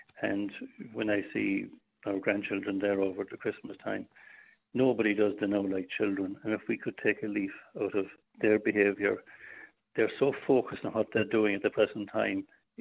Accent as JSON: {"language": "English", "region": "Munster", "country": "Ireland", "tie": "born or raised there", "said": "growing up in West Limerick"}